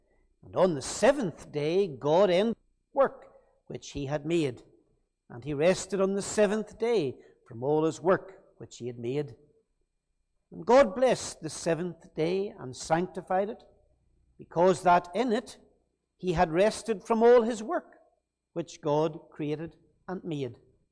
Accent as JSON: {"language": "English", "town": "Rathfriland", "region": "Northern Ireland", "country": "United Kingdom", "also_born_or_lived": "Banbridge", "said": "I'm from Rathfrey Island originally, but spent 7 years in Banbridge. So it's sort of home, and I went to school with quite a number of fellows from Dromore."}